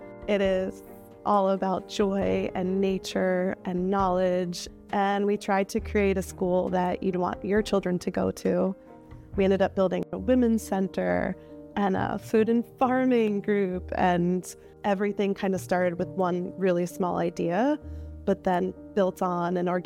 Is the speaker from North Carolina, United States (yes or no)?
no; New Jersey, United States; Growing up in New Jersey, my parents were a little bit off the beaten track with the no TV and the no internet.